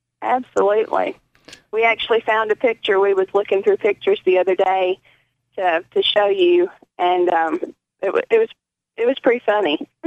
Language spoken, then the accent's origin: English; Carthage, Tennessee, United States; I'm from Carthage, Tennessee.